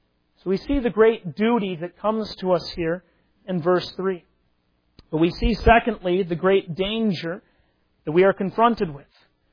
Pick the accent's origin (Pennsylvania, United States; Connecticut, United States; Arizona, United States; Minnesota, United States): Minnesota, United States; Remember growing up in Minnesota, we often had these competitions of trying to catch the greased watermelon.